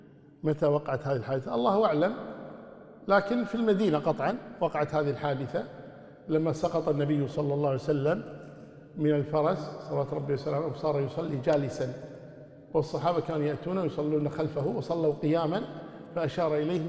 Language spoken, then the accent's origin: Arabic; Kuwait; لكن طبعا هذا مشكلة عندنا في الكويت هنا،